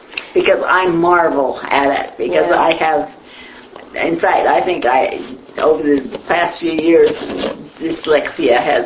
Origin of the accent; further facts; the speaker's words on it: Delta, Utah, United States; I was from Delta.